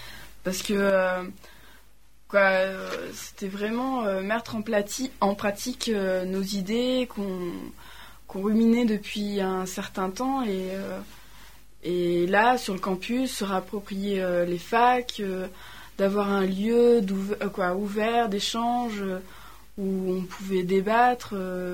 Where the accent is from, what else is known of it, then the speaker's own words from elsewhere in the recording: Grenoble, Auvergne-Rhône-Alpes, France; born there; je suis née à Grenoble, mais ça faisait depuis 5 ans que j'étais partie de Grenoble